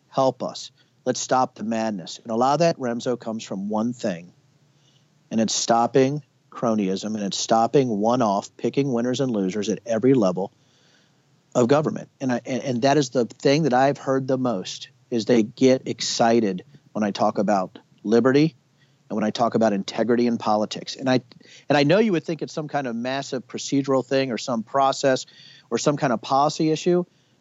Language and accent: English; Manassas, Virginia, United States; Well, you know, I was born in Manassas. I don't know if you knew that. And I'm a Prince William County boy. My parents still live there.